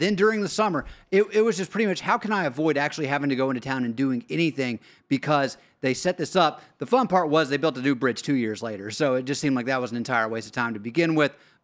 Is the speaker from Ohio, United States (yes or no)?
no; Lenoir City, Tennessee, United States; So where I grew up in Lenoir City, we lived across the dam